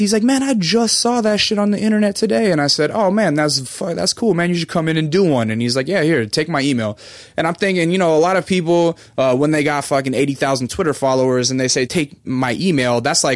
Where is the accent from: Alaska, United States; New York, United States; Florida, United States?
Alaska, United States; My dad was in the Air Force. I'm from Alaska. That's how I ended up there, because my dad's in the Air Force.